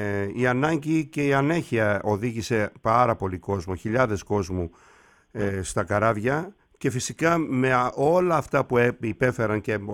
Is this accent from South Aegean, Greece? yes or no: yes; Kasos, South Aegean, Greece; το νησί μου, η Κάσος